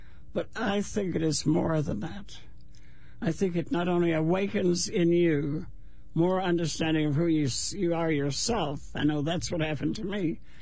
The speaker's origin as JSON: {"language": "English", "country": "United States", "said": "as proud as we are as American women"}